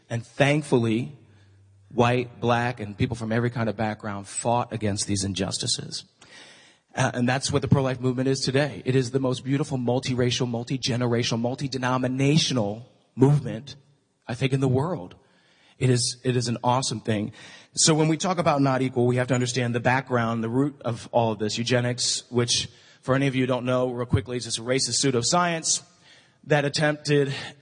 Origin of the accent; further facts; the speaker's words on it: Pennsylvania, United States; So this is my family I grew up with in Lancaster County, Pennsylvania.